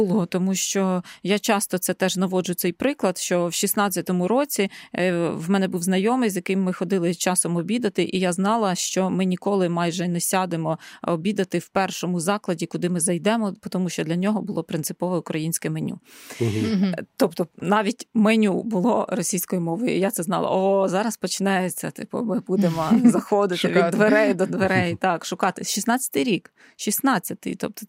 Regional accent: Eastern Ukraine, Ukraine; але я сама зі Сходу України, моя сім'я зі Сходу України

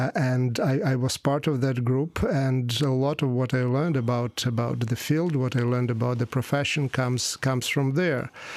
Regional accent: Nizhny Novgorod, Nizhny Novgorod Oblast, Russia; born there; English is a second language; I am of Ukrainian origin, and the way how it happened that I was born in Russia

